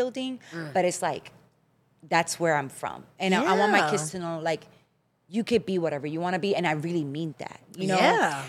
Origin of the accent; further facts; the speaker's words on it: Puerto Rico; born there; I was born in Puerto Rico. I went to Puerto Rico for my first years of education.